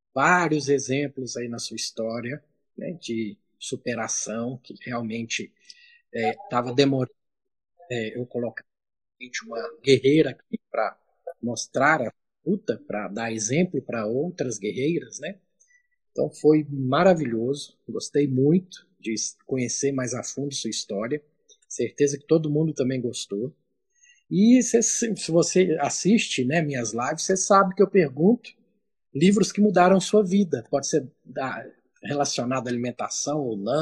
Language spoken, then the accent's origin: Portuguese; Uberlândia, Minas Gerais, Brazil; Esse nu é dos mineiros. Eu sou de Uberlândia, né, você sabe.